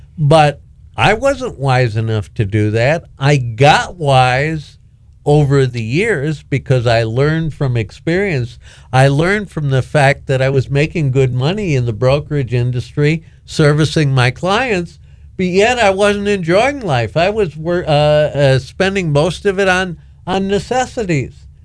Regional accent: Milwaukee, Wisconsin, United States; moved away as an adult; now in Florida, United States; I was born and raised in Milwaukee. And I have been a Florida resident for a little more than 6 years now. Retired from Milwaukee.

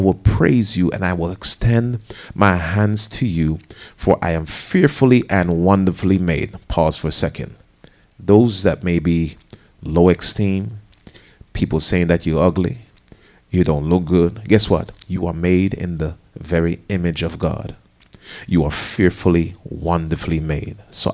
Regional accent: Jamaica; born or raised there; also born or lived in New Jersey, United States

